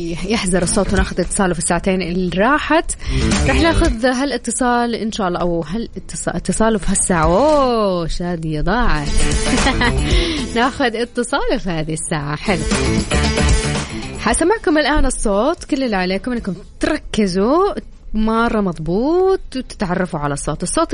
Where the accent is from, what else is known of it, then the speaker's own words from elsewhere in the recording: Taif, Makkah Province, Saudi Arabia; born there; على فكرة أنا من مواليد الطائف